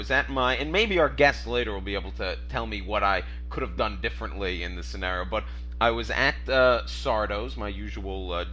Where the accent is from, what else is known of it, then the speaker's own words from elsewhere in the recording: New York, United States; And he's with us over Skype all the way from my hometown, New York, Jack Dalton.